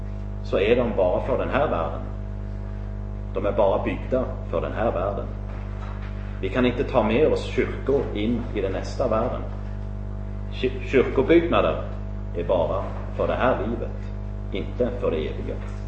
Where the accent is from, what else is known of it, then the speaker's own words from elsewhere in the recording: Rogaland, Norway; Swedish is a second language; now in Sweden; Domkyrkan i Stavanger, i närheten av där jag kommer ifrån